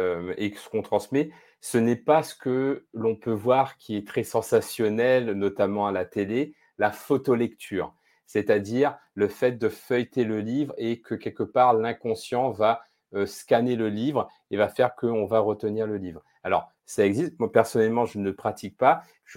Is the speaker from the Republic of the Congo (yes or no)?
no; Réunion; Je viens de l'île de la Réunion, donc il y a aussi cet atome crochu entre nous aussi venant des Dom-Tom.